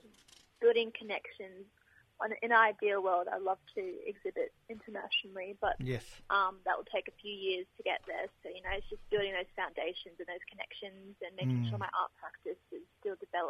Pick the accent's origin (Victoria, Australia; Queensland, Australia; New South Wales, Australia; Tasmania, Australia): Queensland, Australia; Brisbane; And I grew up in Brisbane, so I'm about 5 hours away from country.